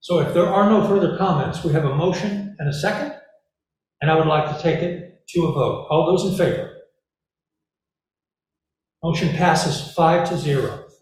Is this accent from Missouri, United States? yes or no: yes; Missouri, United States; the people I grew up with in Missouri, which are people that worked hard